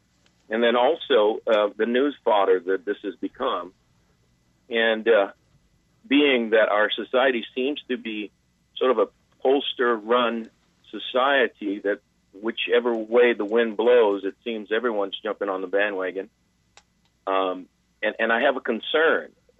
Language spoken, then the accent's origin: English; Hawaii, United States; being born and raised in Hawaii and a conservative in a very liberal state